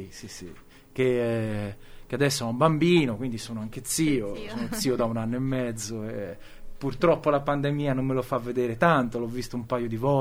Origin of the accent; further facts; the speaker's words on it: Prato, Tuscany, Italy; now in Genoa, Italy; io non sono genovese, perché io sono toscano, sono di Prato per l'esattezza.